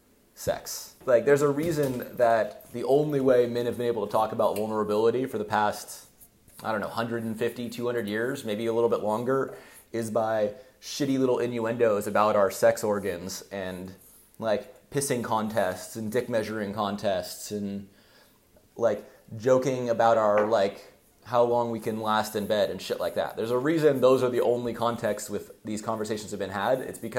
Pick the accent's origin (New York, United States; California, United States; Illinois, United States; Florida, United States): California, United States; I'm from California.